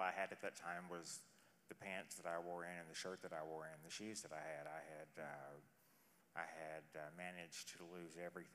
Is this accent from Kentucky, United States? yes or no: yes; Murray, Kentucky, United States; also born or lived in California / Arkansas / Washington; I'm from Calaway County, Murray, Kentucky.